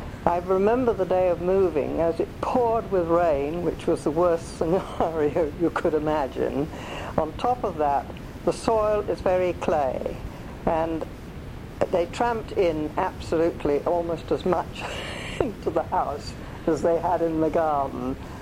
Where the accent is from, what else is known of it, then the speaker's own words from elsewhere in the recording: Southsea, South East England, United Kingdom; also born or lived in Brazil; And I was born on the 10th of July, 1923. I was born in Southsea, but only lived there until I was about 18 months old, when I went with my mother to join my father in Brazil and came back to England about a year or so before the war, and carried on living in Southsea with my grandmother